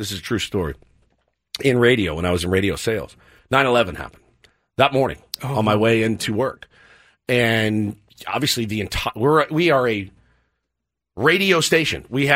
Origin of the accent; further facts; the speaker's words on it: San Francisco, California, United States; I'm from San Francisco. I'm not a Padres fan.